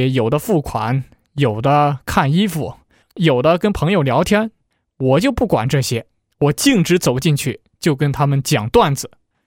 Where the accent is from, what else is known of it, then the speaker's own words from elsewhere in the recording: China; now in Australia; 这是我们中国人古老的智慧。